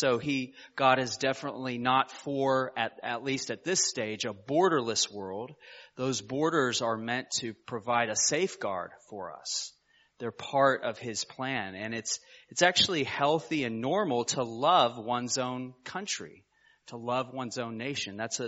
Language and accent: English; United States; And that includes my home country, the United States.